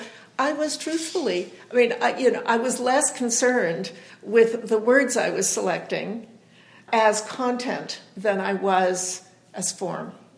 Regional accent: Alberta, Canada; I was originally from Alberta

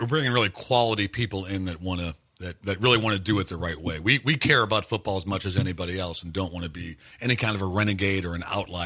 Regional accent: Cleveland, Ohio, United States; born or raised there

